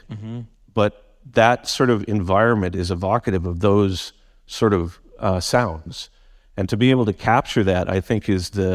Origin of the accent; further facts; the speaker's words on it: Vancouver, British Columbia, Canada; born and raised in Vancouver, it was, at least when I was younger, it rained so much here